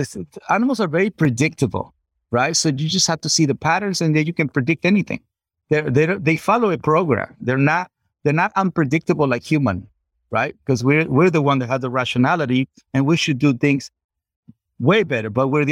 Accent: Culiacán, Sinaloa, Mexico; I'm from Culiacán, Sinaloa, Mexico, right?

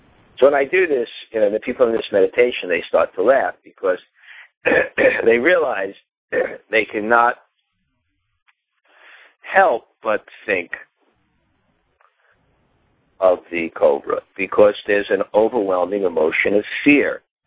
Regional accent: New York, United States; I was looking at myself, where did this come from? I'm a New Yorker.

